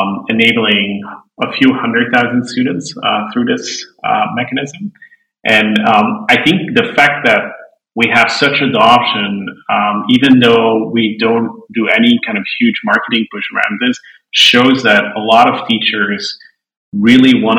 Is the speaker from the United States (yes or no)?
no; Belgium; English is a second language; I grew up in Belgium